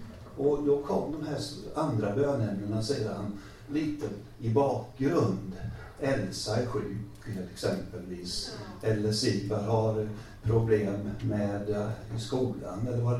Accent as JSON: {"language": "Swedish", "town": "Möcklehult", "region": "Jönköping County", "country": "Sweden", "tie": "born or raised there", "said": "jag kommer från lilla byn Möcklehult ner åt Värnamo till."}